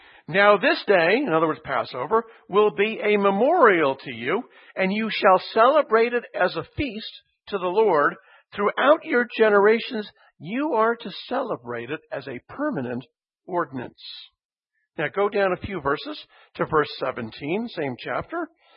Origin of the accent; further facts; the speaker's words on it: Quebec, Canada; in my hometown province of Quebec, Canada